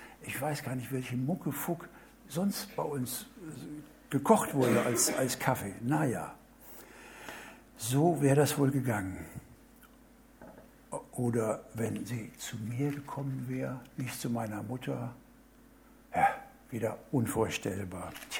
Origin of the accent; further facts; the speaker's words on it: Duisburg, North Rhine-Westphalia, Germany; da kam mir nach Duisburg, wo ich groß geworden bin